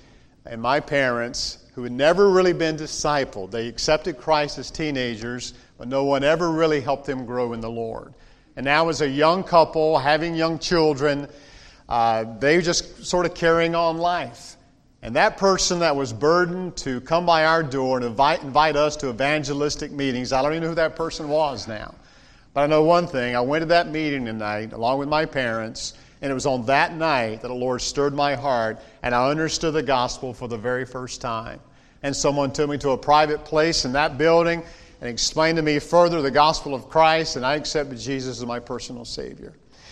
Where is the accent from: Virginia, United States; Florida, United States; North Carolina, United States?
North Carolina, United States; accent: Tar Heel; now in Canada; some of you detected some of that Tar Heel accent already, did you not? Right. I haven't lost all of my accent while I've been in Canada, eh?